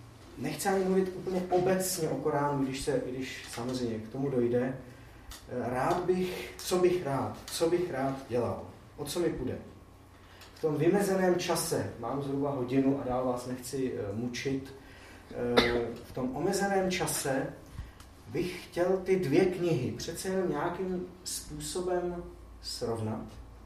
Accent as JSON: {"language": "Czech", "town": "Litomyšl", "region": "Pardubice Region", "country": "Czechia", "tie": "born or raised there", "also_born_or_lived": "Prague", "said": "Jsem litomyšlák tělem i duší. Narodil jsem se v Praze, ale vlastně většinu času jsem strávil v Litomyšli. I teď tam žijeme s manželkou a třemi malými dětmi."}